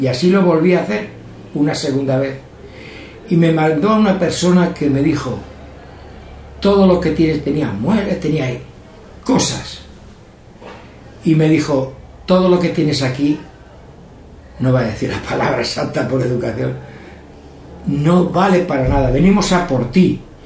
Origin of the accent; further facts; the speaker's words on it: Almansa, Castilla-La Mancha, Spain; también era confitero, soy de Almansa